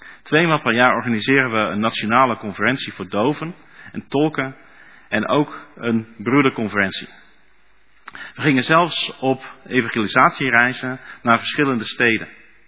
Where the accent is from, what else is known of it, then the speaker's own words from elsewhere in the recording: Kramatorsk, Donetsk Oblast, Ukraine; Dutch is a second language; moved away; We zijn vluchtelingen uit Oost-Oekraïne, uit de regio Donetsk. Stad Kramatorsk.